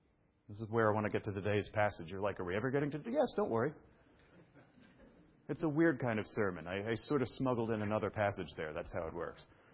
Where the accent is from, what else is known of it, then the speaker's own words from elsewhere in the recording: Brooklyn, New York, United States; It's a big, fat, dysfunctional family that looks like something resembling what I grew up with in Brooklyn.